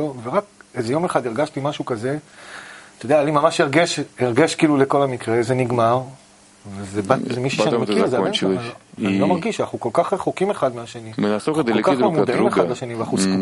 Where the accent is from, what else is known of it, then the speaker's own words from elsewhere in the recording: Dimona, Southern District, Israel; also born or lived in Tiberias / Ashkelon; אני גדלתי בדימונה. גדלתי בדימונה, אפילו הייתי גם שנה אחת בטבריה, כן? כיתה א' הייתי